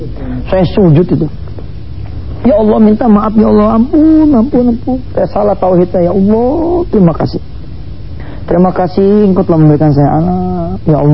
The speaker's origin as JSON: {"language": "Indonesian", "region": "Jakarta", "country": "Indonesia", "said": "saya sebagai anak Jakarta ya, kita anak Betawi ini"}